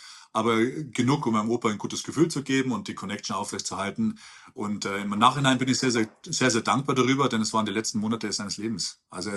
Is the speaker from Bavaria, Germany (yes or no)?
yes; Ergolding, Bavaria, Germany; moved away as an adult; also born or lived in Landshut / Munich; now in Los Angeles, United States; Ich bin in Ergolding aufgewachsen. Zur damaligen Zeit 10.000 Einwohner. Wir waren das letzte Haus bei den Feldern. Ich bin zwischen Kühen und Odel aufgewachsen. Ja, voll der Bauer. Und dann von Ergolding nach Landshut, von Landshut nach München, von München nach LA.